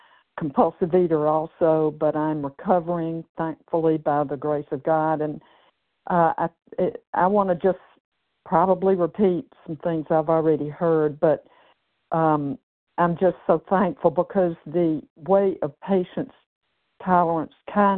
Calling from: Tennessee, United States; I am calling from Tennessee this morning

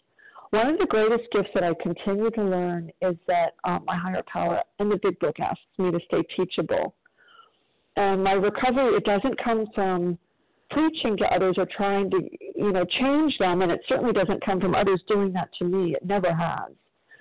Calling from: South Carolina, United States; I'm calling from South Carolina

